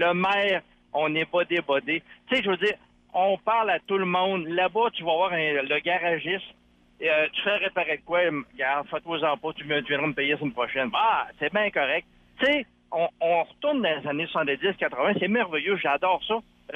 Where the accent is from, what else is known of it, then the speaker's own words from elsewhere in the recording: Quebec City, Quebec, Canada; parce que je suis originaire de Québec